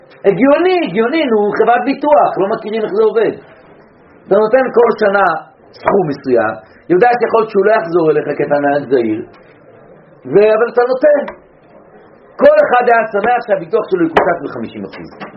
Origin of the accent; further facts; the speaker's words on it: Belgium; now in United Kingdom; גדלתי בבלגיה, אז אני בלגי. הרי ברגע שאני החלטתי לעזוב את בלגיה, להגר לבריטניה